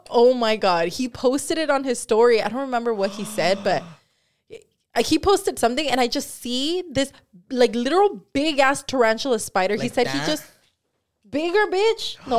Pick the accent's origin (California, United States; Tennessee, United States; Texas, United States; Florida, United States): California, United States; Watsonville; We're from Watsonville, right? Uh-huh. A little town up north.